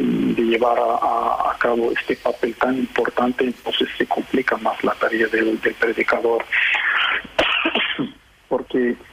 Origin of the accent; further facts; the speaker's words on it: Catalonia, Spain; si realmente nos sentimos todos unidos como ciudadanos, como catalanes, como españoles